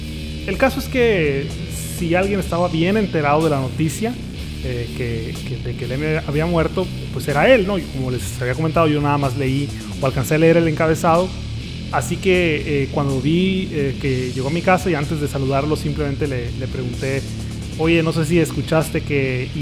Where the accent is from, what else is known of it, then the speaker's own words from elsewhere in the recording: Ciudad Obregón, Sonora, Mexico; Estaba de visita yo en Ciudad Obregón, visitando a la familia. Yo soy de Ciudad Obregón.